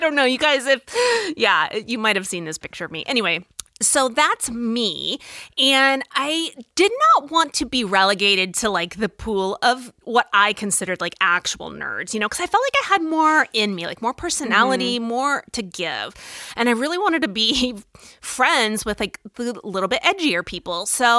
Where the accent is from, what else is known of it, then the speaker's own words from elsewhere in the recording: Phoenix, Arizona, United States; So I grew up in Phoenix, Arizona, and lived in a little subdivision, like a little HOA neighborhood.